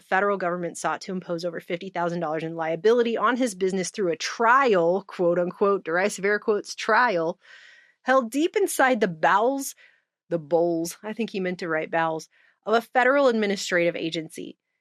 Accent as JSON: {"language": "English", "country": "United States", "said": "so that you can understand, as an American, the level that we are"}